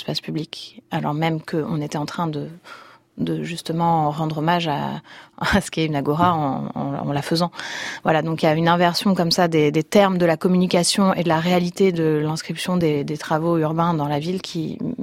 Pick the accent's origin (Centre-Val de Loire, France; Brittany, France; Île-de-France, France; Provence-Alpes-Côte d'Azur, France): Île-de-France, France; Paris; J'ai grandi dans les HLM qui ont été construits sur l'ancienne zone.